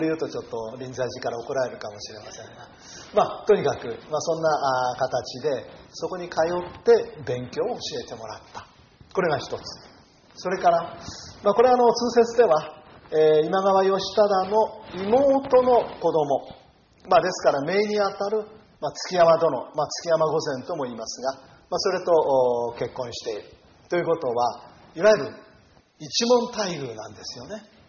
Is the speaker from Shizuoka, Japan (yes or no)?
yes; Shizuoka, Japan; まあ、私ども子供の頃から、私静岡生まれですから、おじいさんおばあさんに連れられて行ったりしてた時には